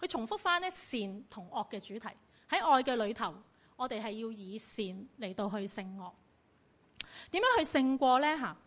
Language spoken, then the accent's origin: Cantonese; Hong Kong; 其實身為香港人一份子咧，呢場雨傘運動對我哋每一個人咧都息息相關